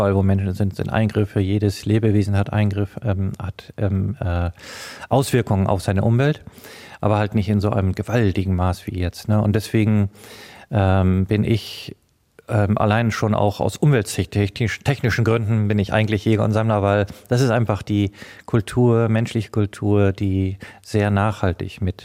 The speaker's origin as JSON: {"language": "German", "country": "Namibia", "tie": "born or raised there", "said": "Einmal bin ich aufgewachsen in Afrika, in Namibia auf einer Farm. Meine ganze Kindheit habe ich im Busch verbracht mit einem Gewehr und Hund unterwegs, habe gejagt."}